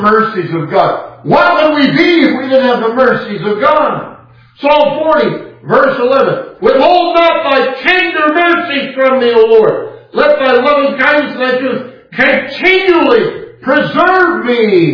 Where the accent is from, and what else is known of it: California, United States; born or raised there